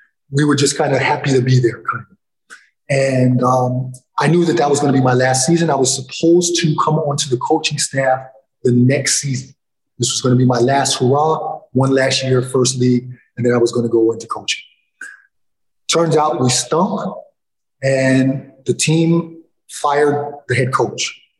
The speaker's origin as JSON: {"language": "English", "country": "United States", "said": "So basically, I could play as an American, but not take an American spot, which made me more valuable. So I went to France."}